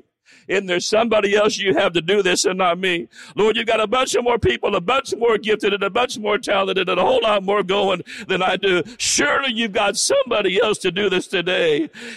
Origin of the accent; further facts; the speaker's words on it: Arizona, United States; I'm from Arizona.